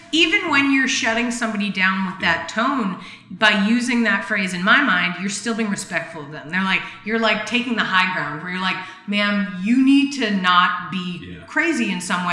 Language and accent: English; Boston, Massachusetts, United States; I'm from Boston, and in Boston, it's an insult.